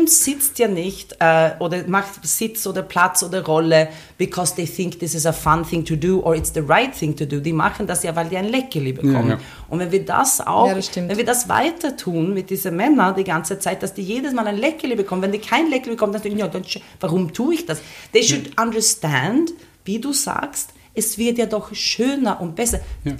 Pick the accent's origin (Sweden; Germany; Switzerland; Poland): Sweden; now in Austria; Ich bin in Schweden aufgewachsen.